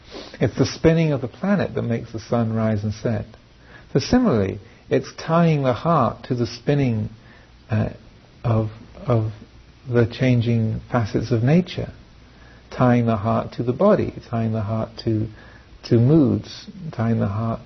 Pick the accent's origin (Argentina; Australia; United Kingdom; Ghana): United Kingdom; England; now in Redwood Valley, United States; I am a man, I am an English person, I live here in Redwood Valley